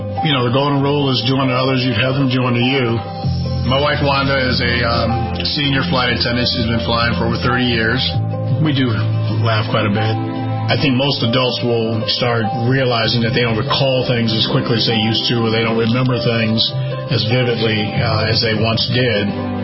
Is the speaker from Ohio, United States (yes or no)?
yes; Cleveland, Ohio, United States; I'm 68 years old. I grew up in Cleveland, Ohio.